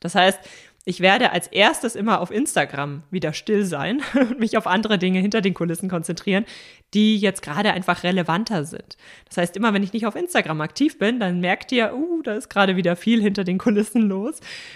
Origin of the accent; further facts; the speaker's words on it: Bavaria, Germany; Wir wohnen wieder im Süden von Deutschland, in meiner Heimat, in der Nähe von München, und ich freue mich riesig, dass wir wieder hier sind.